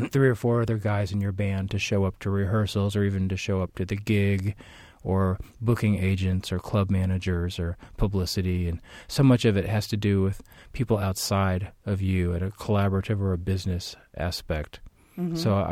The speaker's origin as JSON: {"language": "English", "town": "Evansville", "region": "Indiana", "country": "United States", "tie": "born or raised there", "moved": "as an adult", "said": "I grew up around Evansville, Indiana, which, as we know, is kind of in the toe jam of the boot that we know of as being Indiana. And I left there to go to college in 1984"}